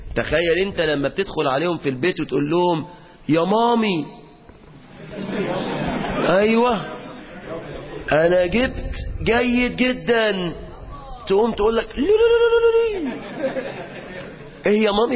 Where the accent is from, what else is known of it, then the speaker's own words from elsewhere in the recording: Mansoura, Dakahlia, Egypt; وطبعا أنا بقى كنت موجود عندنا في المنصورة